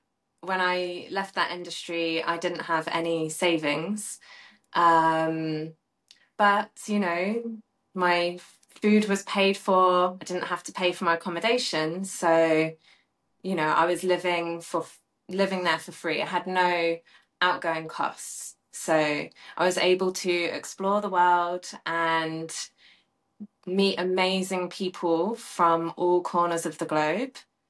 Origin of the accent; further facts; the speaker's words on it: Southampton, South East England, United Kingdom; I grew up in Southampton in the south of UK.